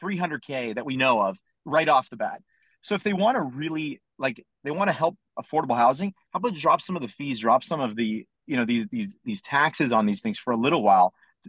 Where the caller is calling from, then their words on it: Ontario, Canada; No, I'm in Ontario. Yeah. I'm up north